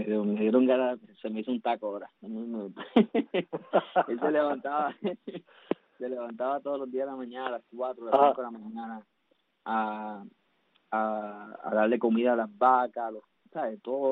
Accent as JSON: {"language": "Spanish", "town": "Moca", "country": "Puerto Rico", "tie": "born or raised there", "moved": "as an adult", "said": "Me llevaron a Puerto Rico, sí. La familia se mudó a los 2 años. Me crié allá en Moca, Puerto Rico, hasta los 18. Y de los 18 fue donde salí a California."}